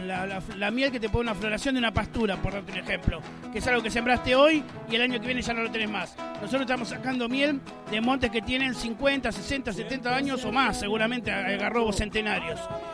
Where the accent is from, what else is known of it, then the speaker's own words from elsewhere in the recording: San Marcos Sierra, Córdoba, Argentina; soy apicultor de San Marcos Sierra